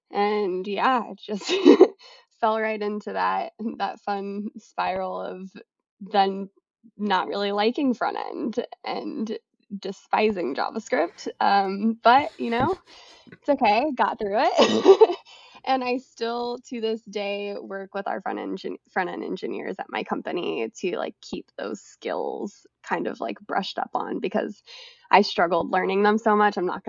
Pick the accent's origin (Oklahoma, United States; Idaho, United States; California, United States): California, United States; San Jose; I'm from San Jose, California.